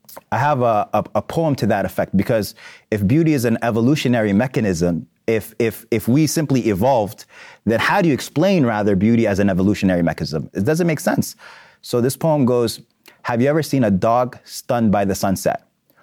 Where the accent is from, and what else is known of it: Sudan